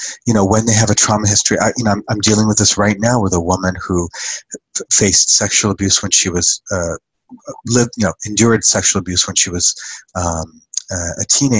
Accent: Canada; also born or lived in United States; we're Canadian, I lived in the U.S.

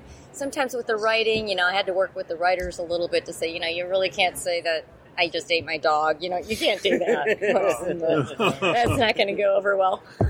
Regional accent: Highland Park, Illinois, United States; I grew up in this northern suburb of Chicago, Highland Park, where, you know, like everyone was Jewish.

